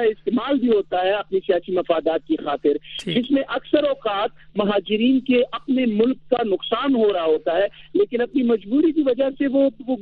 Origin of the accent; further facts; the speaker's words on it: Peshawar, Khyber Pakhtunkhwa, Pakistan; باوجود اس کے کہ میں تقریباً 2 دہائیوں تک پشاور میں رہا, وہاں پہ میں پلا بڑا ایجوکیشن کی